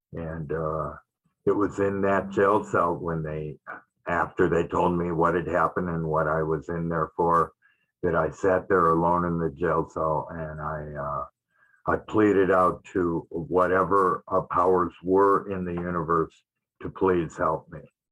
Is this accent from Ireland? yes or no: no; Detroit, Michigan, United States; So I grew up in Detroit, Michigan, not all that far from Windsor, just across the little bridge there.